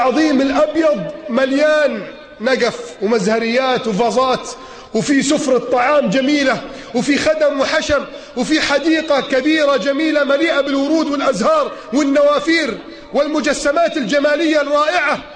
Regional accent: Alexandria, Alexandria Governorate, Egypt; زي ما كان بيحصل عندنا في اسكندريه، انتخابات كانت في الشتاء

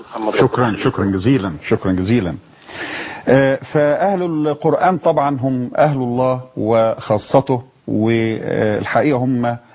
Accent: Egypt; كلمة عندنا كمصريين بنقولها دايما ربنا يسهل

